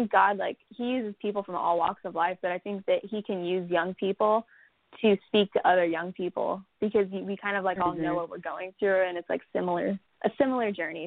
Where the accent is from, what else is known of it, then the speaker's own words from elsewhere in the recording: Riverside, California, United States; Yeah, it's crazy because our parents, we grew up in Riverside, California, and so our parents they always took us to Christian music festivals growing up just on the coast.